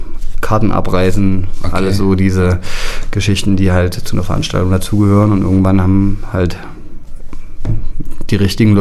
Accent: Zwickau, Saxony, Germany; Ich bin aus Zwickau.

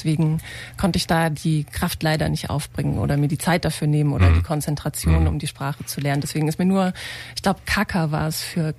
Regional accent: Brandenburg, Germany; ich habe gute Erinnerungen an die Kindheit im grünen Spreewald.

